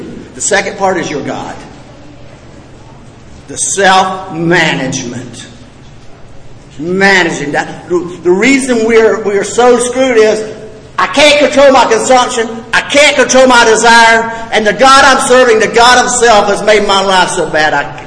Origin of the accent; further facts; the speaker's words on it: Lawtey, Florida, United States; I ain't from Gainesville. I'm from Lawley, Florida. Y'all know where that's at? It's in the middle of no daggum where. We got one red light. 700 people in Lawley.